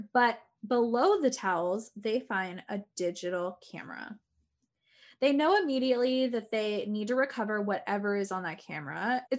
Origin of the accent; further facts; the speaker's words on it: Simi Valley, California, United States; I grew up in Simi Valley, which I don't know if I've ever talked about that here, but I was in choir.